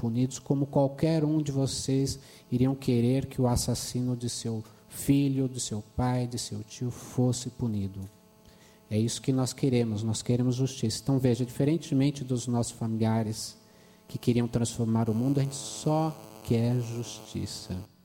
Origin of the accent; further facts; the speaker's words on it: Minas Gerais, Brazil; como bons mineiros